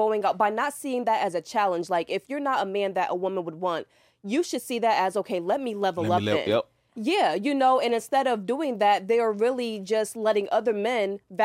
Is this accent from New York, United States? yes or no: yes; New York, United States; now in Atlanta, United States; You know, I'm from New York. I came to Atlanta.